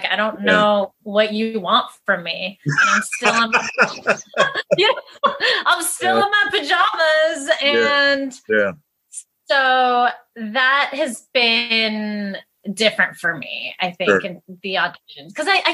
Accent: Pennsylvania, United States; I'm from Pennsylvania. So watching my home state kind of pull through in a clinch was really satisfying.

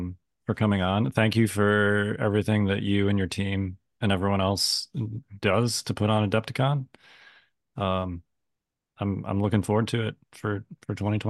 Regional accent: Chicago, Illinois, United States; I'm originally from Chicago, so I still have family there.

